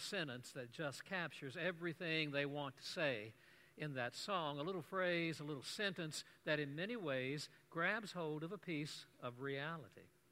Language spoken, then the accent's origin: English; Nashville, Tennessee, United States; Growing up in the Nashville area, you either had to love it or you had to flee it